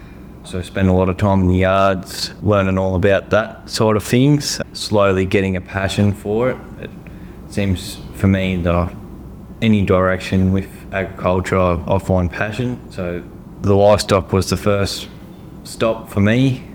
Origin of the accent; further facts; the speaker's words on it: Goulburn, New South Wales, Australia; Originally, I'm from Goulburn, and it's quite a cold state, or a cold, what is it? A cold area, isn't it?